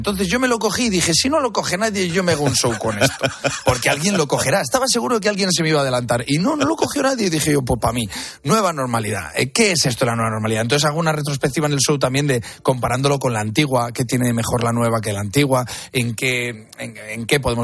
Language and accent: Spanish; Castile and León, Spain; Arión, que es mi pueblo, o a Fermosella, que es el pueblo de mi mujer